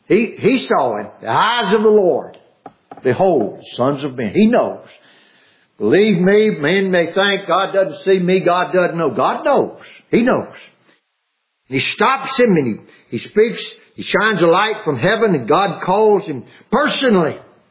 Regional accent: Louisiana, United States; I know growing up in South Louisiana, it's just, oh, you don't want to know.

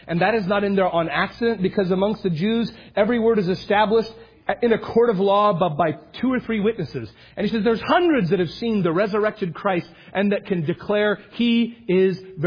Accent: Oregon, United States; No, he wasn't talking about Portland. I grew up in Oregon, so they pride themselves in being strange.

